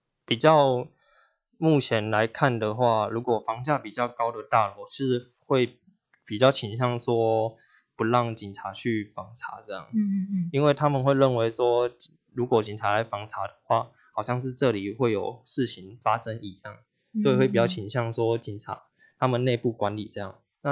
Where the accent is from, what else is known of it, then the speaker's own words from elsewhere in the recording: Tainan, Taiwan; 对，我也是台南人。